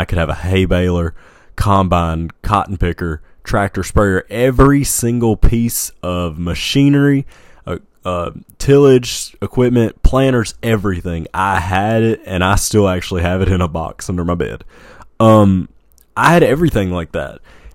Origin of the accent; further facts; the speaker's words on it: Tennessee, United States; Nutbush is where … was born. I grew up in Haywood County. And there's a farm out there that I used to go to all the time.